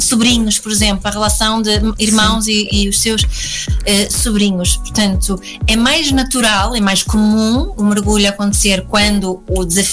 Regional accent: Sweden; Eu sou sueca, nasci na Suécia, o meu pai é sueco, mas a minha mãe é montenegrina.

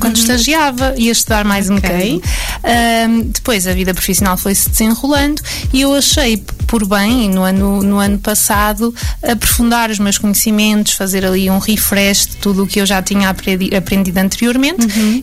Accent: Ovar, Aveiro, Portugal; também sou natural de Ovar

